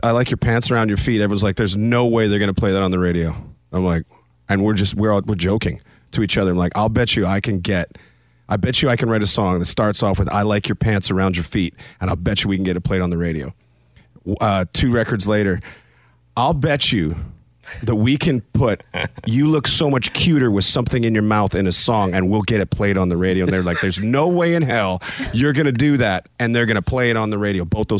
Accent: Canada; I might be twice as redneck as you are, but you just think because I'm Canadian that I don't have any of that in me.

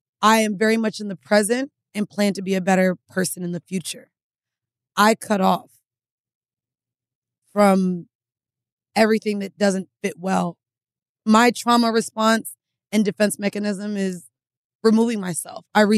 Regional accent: Jamaica; Like I'm Jamaican.

